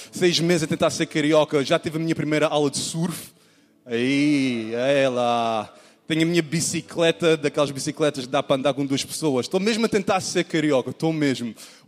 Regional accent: Portugal; also born or lived in Manchester, United Kingdom; Sou originalmente de Portugal, como conseguem ouvir pelo meu sotaque. Sou filho de missionários. Ambos os meus pais são missionários em Portugal. Meu pai angolano, minha mãe inglesa, alemã.

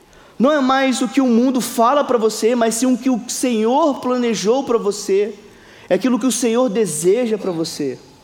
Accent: Macaé, Rio de Janeiro, Brazil; also born or lived in Magé; Eu sou de Macaé, nasci na cidade de Magé.

